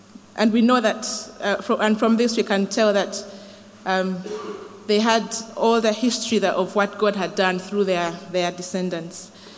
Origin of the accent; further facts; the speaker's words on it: Uganda; So I grew up, I was born and raised in Uganda